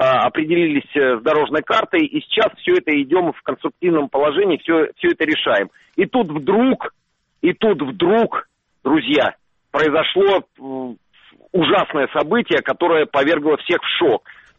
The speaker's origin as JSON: {"language": "Russian", "country": "Ukraine", "said": "Я сам украинец."}